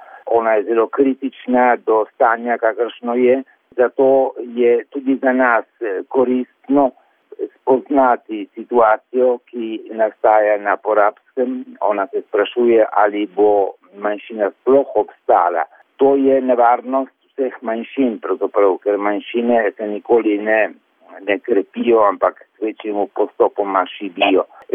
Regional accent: Friuli-Venezia Giulia, Italy; Mi pa živimo v Italiji in smo Slovenci, zato ker živimo na teritoriju, na avtohtonem teritoriju, se pravi, vedno smo tukaj.

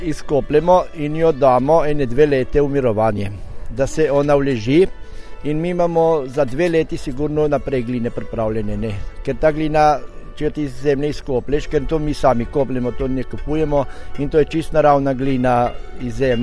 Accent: Ribnica, Southeast Slovenia, Slovenia; prihajam iz Ribnice

